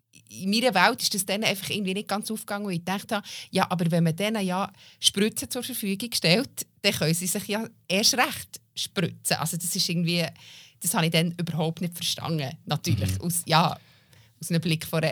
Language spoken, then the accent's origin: German; Bern, Switzerland; also ich bin nicht in der Stadt Bern aufgewachsen, sondern in einem Dorf.